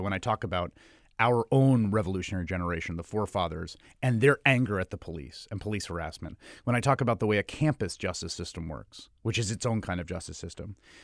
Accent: New York City, New York, United States; And I grew up in New York City in the 1980s and 90s. I grew up in the Bronx.

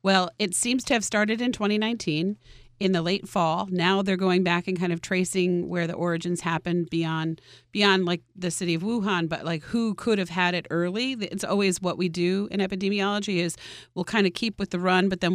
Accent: Coxsackie, New York, United States; when I say I'm from Coxsackie

